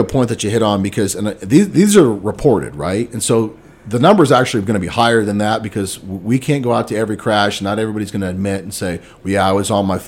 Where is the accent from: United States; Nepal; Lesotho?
United States; and I grew up in Wayne County, so I'm familiar with the area too.